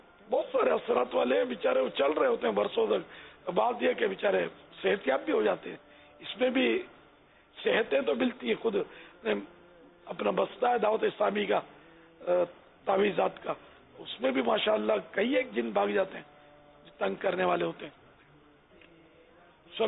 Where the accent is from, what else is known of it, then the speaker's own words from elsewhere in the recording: Karachi, Sindh, Pakistan; born there; اور میں پھر کراچی آئے, تو کراچی میں پیدا ہوا.